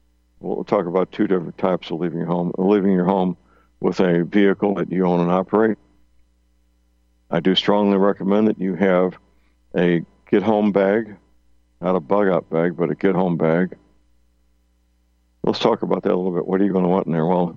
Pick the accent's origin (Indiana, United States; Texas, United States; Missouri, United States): Missouri, United States; St. Louis County; There's a mosque in St. Louis County, South St. Louis County, my hometown, where I spent much of my life.